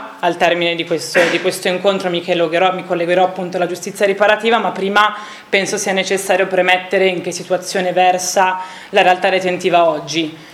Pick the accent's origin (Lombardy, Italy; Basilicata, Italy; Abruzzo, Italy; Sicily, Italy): Lombardy, Italy; Milan; io vengo da Milano e queste realtà sono veramente rare in una città così grande